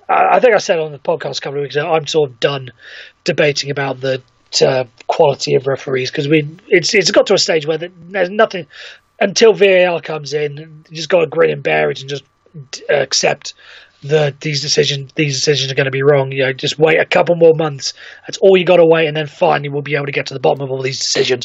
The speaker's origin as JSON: {"language": "English", "region": "Wales", "country": "United Kingdom", "said": "You know, David Brooks, speaking as a Welshman, absolutely love the fact that he's tearing teams apart."}